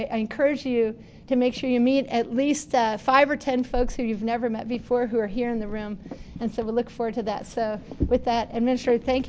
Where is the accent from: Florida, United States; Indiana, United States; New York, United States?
New York, United States; Buffalo; I'm from Buffalo, and so I was happy to see their commitments here